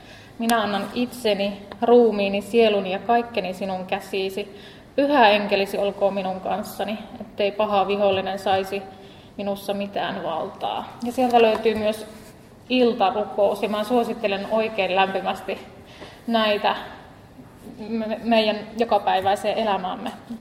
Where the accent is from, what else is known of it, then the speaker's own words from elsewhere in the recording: Toholampi, Central Ostrobothnia, Finland; now in Kokkola, Finland; mä tosiaan tuota Kokkolassa asustelen, mutta mä oon Toholammilta Sykäräisestä alun perin niin kuin kotoisin.